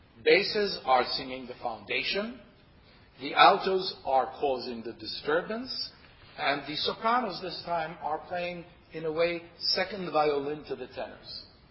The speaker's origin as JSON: {"language": "English", "country": "Israel", "said": "I come from Israel, which means we studied Sephardic pronunciation when I was growing up."}